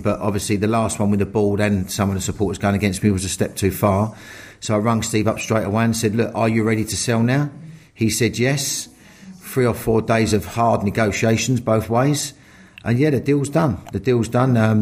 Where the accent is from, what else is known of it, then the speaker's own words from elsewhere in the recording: Dagenham, London, United Kingdom; the only reason I chose to go with Dagenham is I come from Dagenham. I'm a Dagenham boy.